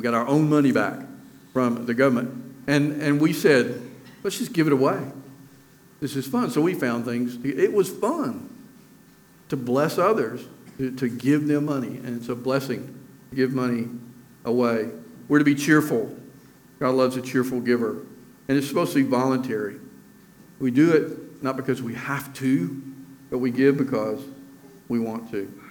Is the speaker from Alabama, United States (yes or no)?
yes; Alabama, United States; The states that give the most per person are Mississippi, Alabama, my home state, and Tennessee.